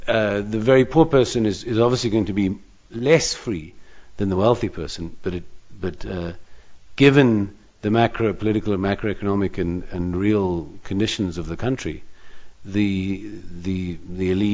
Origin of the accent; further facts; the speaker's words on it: Durban, KwaZulu-Natal, South Africa; also born or lived in United Kingdom; I was born in Durban and born and brought up in Durban.